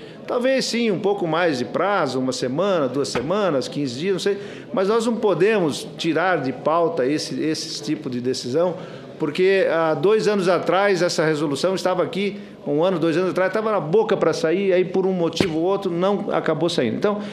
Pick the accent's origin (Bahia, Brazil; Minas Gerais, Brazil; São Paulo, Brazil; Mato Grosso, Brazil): Mato Grosso, Brazil; eu como mato-grossense, como representante do meu estado